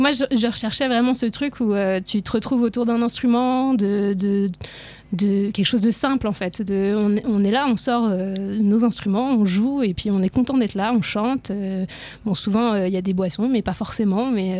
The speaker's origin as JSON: {"language": "French", "region": "Geneva", "country": "Switzerland", "tie": "born or raised there", "said": "comme j'ai grandi à Genève dans un milieu quand même très urbain"}